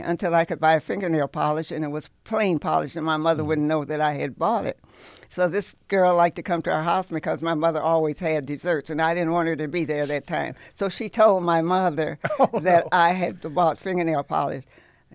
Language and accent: English; Toledo, Ohio, United States; born there; Well, I was born in Toledo, Ohio, on City Park Avenue.